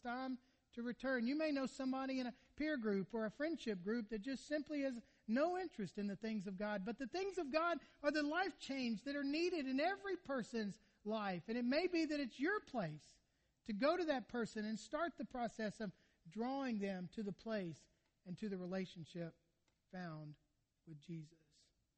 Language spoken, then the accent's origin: English; Mandeville, Louisiana, United States; I'm from Mandeville.